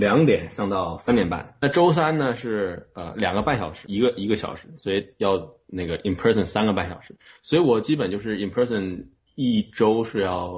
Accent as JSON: {"language": "Chinese", "region": "Beijing", "country": "China", "said": "我是北京人，我要回家怎么办？"}